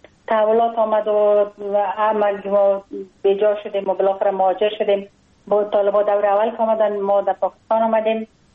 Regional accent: Kabul, Afghanistan; born or raised there

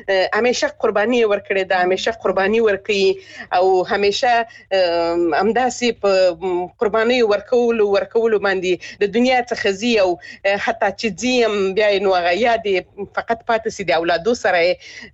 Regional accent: Helmand, Afghanistan; زه خپل د هلمند ولایت څخه يم، هلمند ولایت کې د لری پرتو سیمو کې زه همیشه تاګ را تاګ کلیوالو سره لرم، دوستانو سره، ځکه چې خپل د کلی خلک یو.

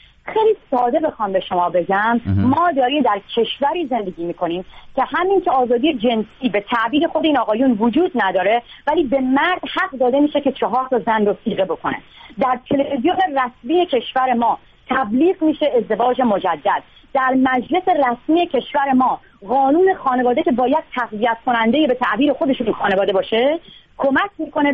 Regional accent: Iran; من به عنوان یک دختری که توی شهرستان بزرگ شدم

